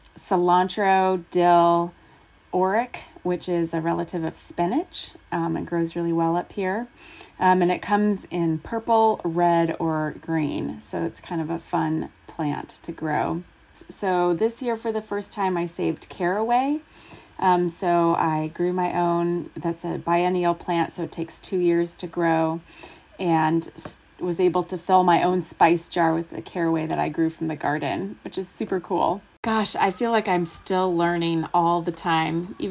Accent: Anchorage, Alaska, United States; now in Homer, United States; I am from Anchorage, Alaska, and I live right now in Homer.

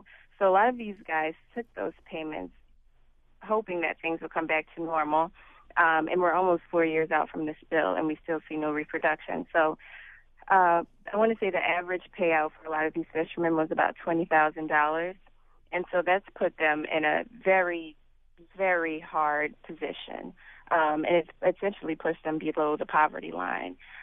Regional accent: New Orleans, Louisiana, United States; Well, I'm from New Orleans, so when the spill occurred, I was very aware of what was going on.

